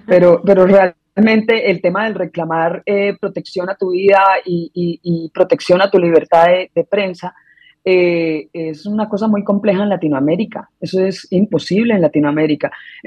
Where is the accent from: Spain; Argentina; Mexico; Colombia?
Colombia; moved away as an adult; Y eso hizo como que yo tuviera que ir a refugiarme a otro país. Esta es la tercera vez que yo tengo que abandonar Colombia.